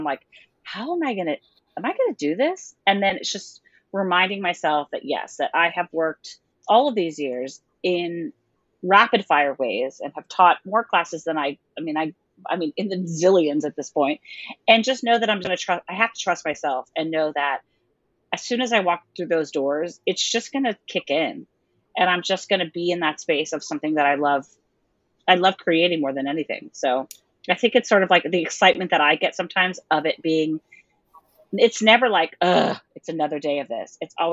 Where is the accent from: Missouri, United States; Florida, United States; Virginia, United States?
Florida, United States; now in New York City, United States; I was in New York City here where I live now, but I was here from Florida.